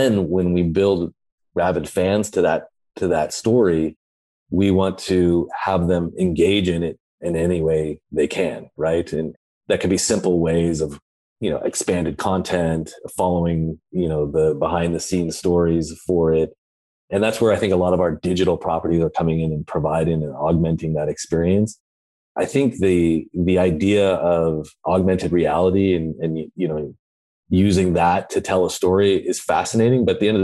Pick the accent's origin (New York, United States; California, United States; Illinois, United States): California, United States; Santa Cruz; now in Los Angeles, United States; I grew up in Santa Cruz, California, so I've been surfing for most of my life, but I live down in the South Bay in Los Angeles.